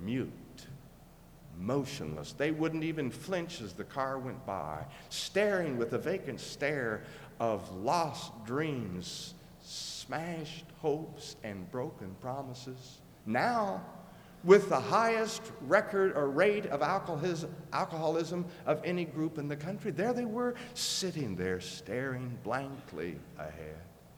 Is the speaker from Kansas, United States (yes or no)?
yes; Kansas, United States; I mean, I was raised in South Central Kansas.